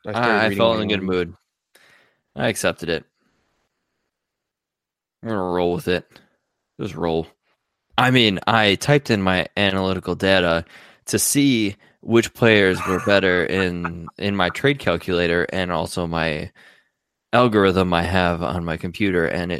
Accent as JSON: {"language": "English", "region": "Minnesota", "country": "United States", "said": "I'm from Minnesota. I take things really personal."}